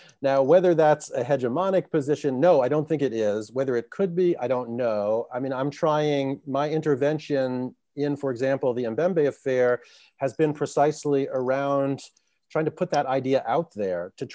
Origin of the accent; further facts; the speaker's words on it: United States; as an American, this is very, you know, very important and intimate to me as well.